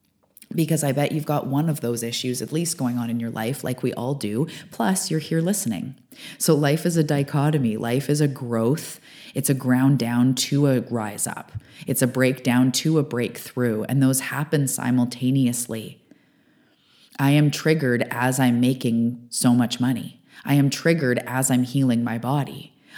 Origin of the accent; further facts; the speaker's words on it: British Columbia, Canada; I am a Canadian. I'm living on the west coast of Canada.